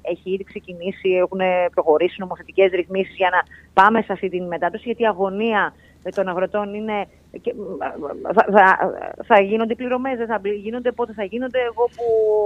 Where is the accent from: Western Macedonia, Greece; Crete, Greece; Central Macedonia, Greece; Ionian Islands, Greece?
Western Macedonia, Greece; Grevena; εγώ κατάγομαι από τα Γρεβενά